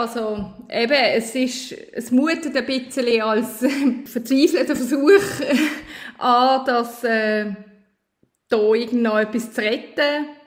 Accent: Switzerland; was man machen muss als Schweizerin in Skandinavien.

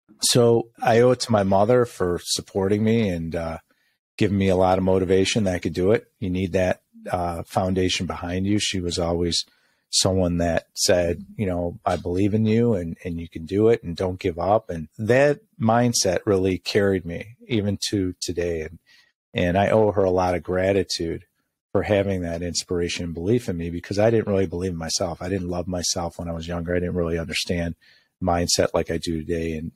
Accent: Chicago, Illinois, United States; I was born and raised in Chicago area.

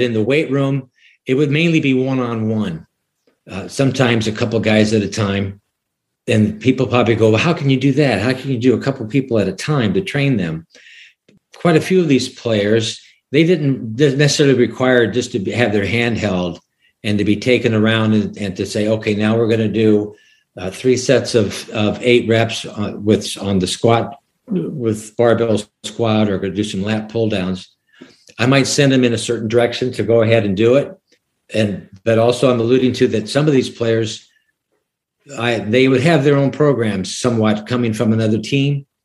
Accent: Sioux City, Iowa, United States; When I grew up in Sioux City, Iowa, I would go up to Briarcliff College, which is a small school in Sioux City

